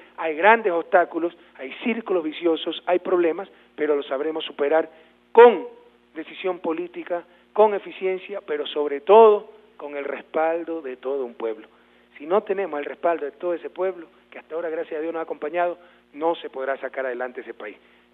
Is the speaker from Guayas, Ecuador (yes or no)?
yes; Guayaquil, Guayas, Ecuador; viajaré a mi ciudad natal, Guayaquil